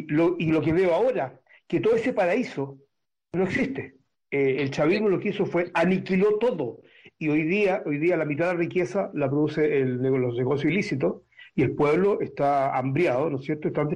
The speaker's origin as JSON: {"language": "Spanish", "country": "Chile", "tie": "born or raised there", "also_born_or_lived": "Venezuela", "moved": "as an adult", "said": "Yo nací en Chile, estudié economía en la Universidad de Chile, salí muy joven, a los 20 años"}